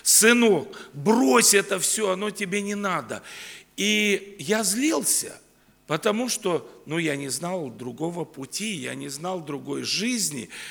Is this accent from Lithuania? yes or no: yes; Lithuania; also born or lived in Russia; я вырос в Литве, получил образование, и после этого я свой.